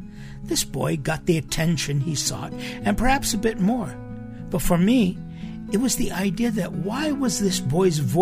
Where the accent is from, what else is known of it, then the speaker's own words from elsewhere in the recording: Los Angeles, California, United States; I grew up in the Los Angeles area. The mountains to the east of the city are particularly susceptible to wildfire.